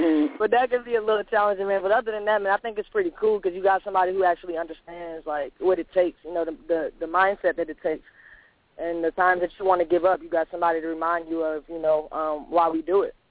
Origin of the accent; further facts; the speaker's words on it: Brooklyn, New York, United States; I'm from Brooklyn